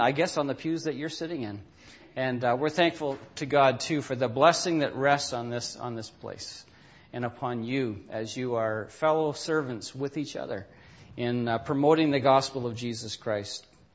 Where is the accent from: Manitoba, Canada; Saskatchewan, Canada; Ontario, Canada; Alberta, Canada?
Ontario, Canada; we are from Ontario. We always lived in Ontario.